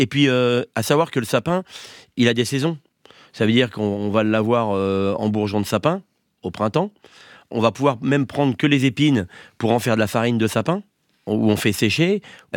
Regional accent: Auvergne-Rhône-Alpes, France; On va dire que je suis pays du Mont-Blanc et aux alentours.

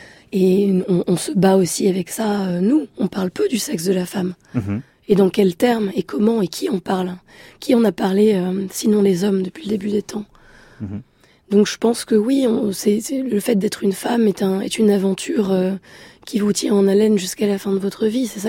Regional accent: France; moi, je vais en sortir parce que je suis écrivain et aussi parce que je suis française

